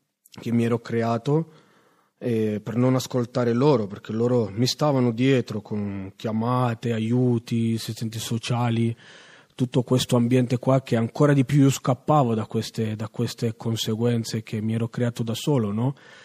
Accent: Genoa, Liguria, Italy; Io sono nato e cresciuto a Genova. E i miei genitori si sono conosciuti qua negli anni 80, mio padre del Cile, mia madre dell'Ecuador.

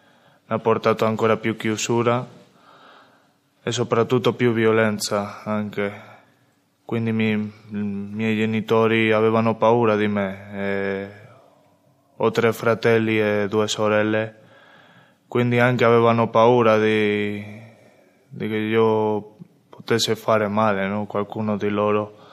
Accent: Madrid, Community of Madrid, Spain; Italian is a second language; vengo da Spagna. Sono cresciuto in un quartiere umile di Madrid, dove ho vissuto tutta la mia vita

